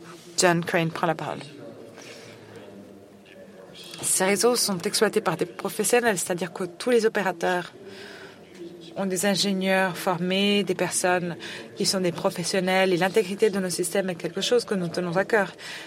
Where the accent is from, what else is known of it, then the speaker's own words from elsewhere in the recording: India; French is a second language; je viens de l'Inde.